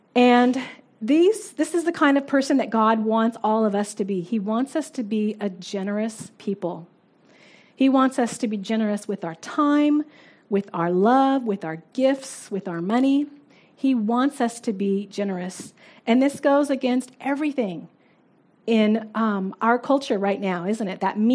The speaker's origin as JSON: {"language": "English", "country": "United States", "moved": "as an adult", "lives_now": "New Zealand", "said": "It was something as an American moving to New Zealand that I had to kind of get my mind around."}